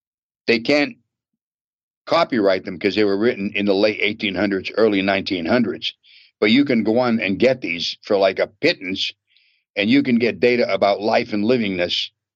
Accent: Pennsylvania, United States; born there; You will see the story starting with when I was born back in Pennsylvania in 1936, right up to the point that I left.

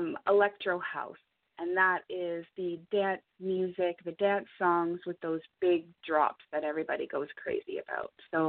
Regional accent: Ontario, Canada; moved away; I'm originally from Ontario as well, but I moved out here. I stayed out here

